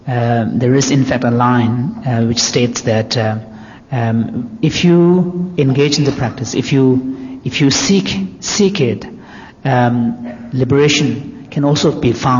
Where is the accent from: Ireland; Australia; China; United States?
China; Tibet; In my own case, when I grew up in Tibet